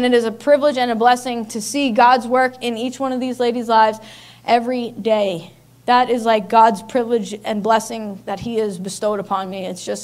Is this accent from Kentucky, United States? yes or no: no; Long Island, New York, United States; I'm from Long Island.